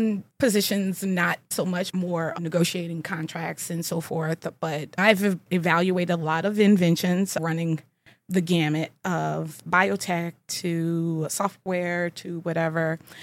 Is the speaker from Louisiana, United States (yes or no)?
yes; New Orleans, Louisiana, United States; also born or lived in Houston; Sure. So I grew up in New Orleans and went to college in Houston, University of Houston, Cougars